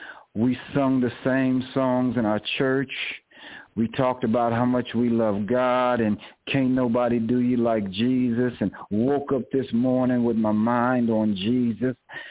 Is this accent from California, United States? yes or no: yes; San Diego, California, United States; born there; You know, I was born in San Diego, California.